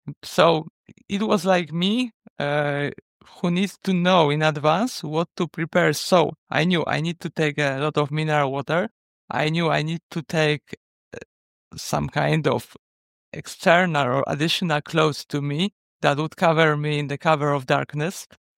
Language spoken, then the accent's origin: English; Lesser Poland, Poland; English is a second language; especially as I'm living next to the Tatra Mountains in Poland, in Krakow.